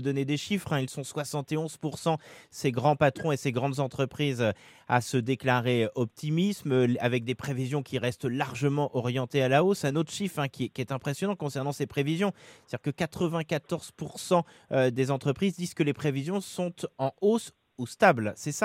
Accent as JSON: {"language": "French", "country": "France", "said": "Parce qu'on est français"}